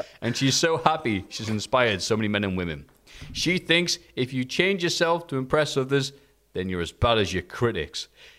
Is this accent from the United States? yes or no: no; Zimbabwe; By the way, I'm from Zimbabwe.